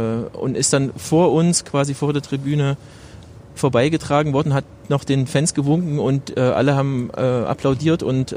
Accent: Thuringia, Germany; now in Berlin, Germany; Ich lebe in Berlin und eigentlich komme ich aus Thüringen, so wenn du schon so genau danach fragst. Aber jetzt mittlerweile seit 15 Jahren in Berlin.

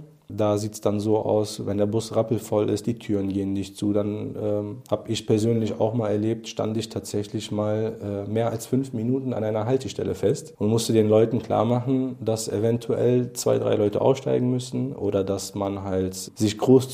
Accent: Cologne, North Rhine-Westphalia, Germany; ich bin eine Kölsche Jung, ist einfach so. Ich bin in Köln geboren, aufgewachsen und ich habe eine große Verbundenheit zur Stadt

